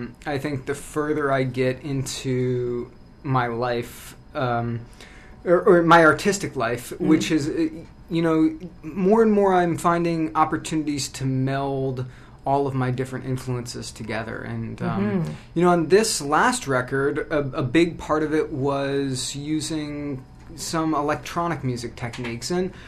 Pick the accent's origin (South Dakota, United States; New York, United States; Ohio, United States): Ohio, United States; also born or lived in Washington, United States / Oregon, United States; but I grew up in northern Ohio, which is indeed the industrial Midwest